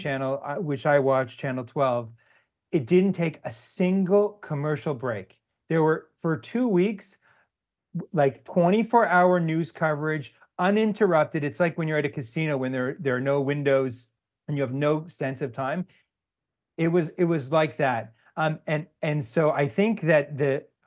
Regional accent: Canada; I grew up in Canada

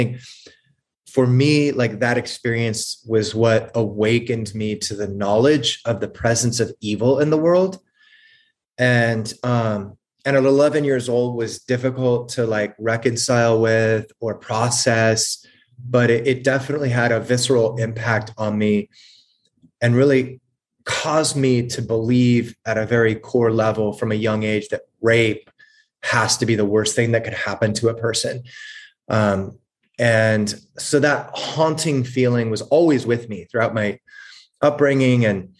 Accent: California, United States; I grew up in Southern California, youngest of four kids.

